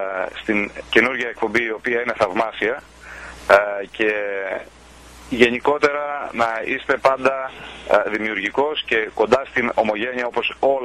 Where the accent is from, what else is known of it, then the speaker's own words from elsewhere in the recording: Lamia, Central Greece, Greece; Είμαι από τη Λαμία.